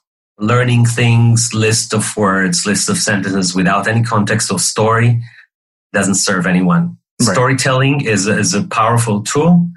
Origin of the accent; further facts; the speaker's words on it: Ashdod, Southern District, Israel; So I grew up in Ashdod, Israel. It's a port town half an hour south of Tel Aviv, on the coast of the Mediterranean.